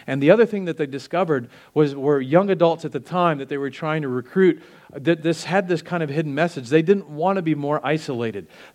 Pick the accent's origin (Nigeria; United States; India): United States; Oklahoma; I grew up in the Midwest and fireworks were a big thing in Oklahoma